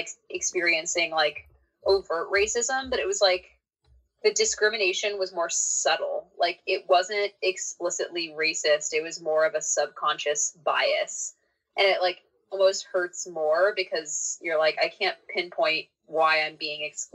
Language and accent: English; Texas, United States; I mean, I had a lovely childhood, but it was like, I mean, it was hard in the way that, like, being a kid of color in the 90s and early 2000s was